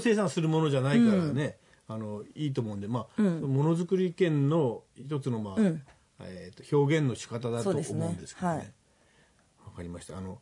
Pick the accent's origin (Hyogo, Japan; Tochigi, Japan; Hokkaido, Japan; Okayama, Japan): Tochigi, Japan; 私東京の大学行きましたけど、はい、あの栃木県の出身って言わなかったですもん。